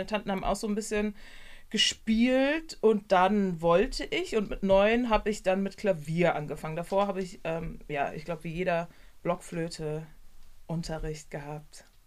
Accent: Gernsheim, Hesse, Germany; also born or lived in Groß-Gerau; ich bin in Groß-Gerau geboren, in Gernsheim aufgewachsen. Ich glaube, das sagt aber keinem was. Es ist so in der Nähe von Frankfurt am Main. Genau, Darmstadt, so die Ecke.

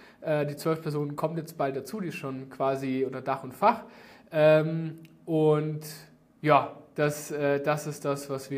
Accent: Hesse, Germany; moved away as an adult; also born or lived in Nuremberg; Also gebürtig komme ich aus einem ganz kleinen Dorf in Hessen, 600 Einwohner. Bin dann aber mit 18 nach Nürnberg gezogen

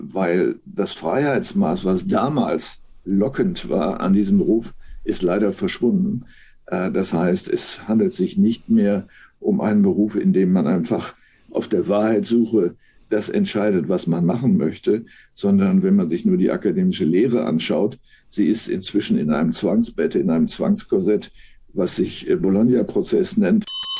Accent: Münster, North Rhine-Westphalia, Germany; also born or lived in Berlin; Doch ja, weil es eine Mischung ist aus meiner Heimatstadt Münster und meiner ehemaligen Wahlheimat Berlin.

